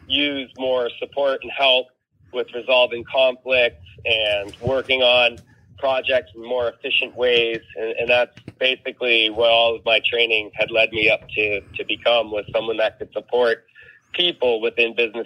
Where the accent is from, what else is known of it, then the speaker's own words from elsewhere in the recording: San Diego, California, United States; also born or lived in Boston; I was a school teacher in Boston at Excel Academy, and a friend asked me for a ride. I was from San Diego.